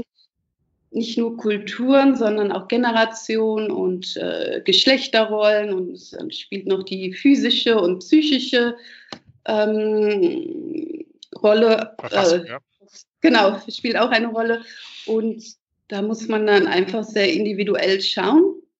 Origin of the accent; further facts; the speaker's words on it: Germany; Da habe ich ja gesagt, also wir kommen aus Deutschland und Deutschland ist generell ein maskulin geprägtes Land.